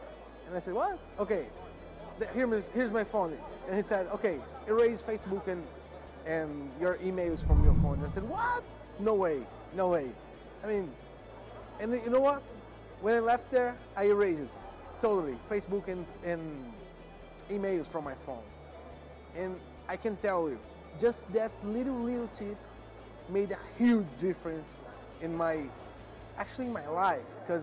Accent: Brazil; I'm from Brazil, and I'm a professional copywriter.

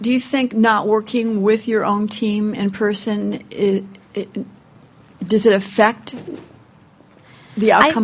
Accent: California, United States; But I'm from the Valley, Silicon Valley, and I work for a large high-tech company there on Tasman.

